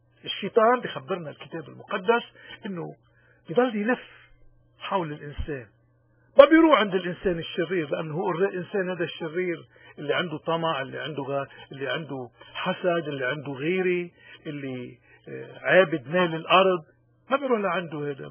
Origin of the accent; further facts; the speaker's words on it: Lebanon; accent: Lebanese; نتشارك نحن وياكم فيها هيك بلهجتنا اللبنانية المحببة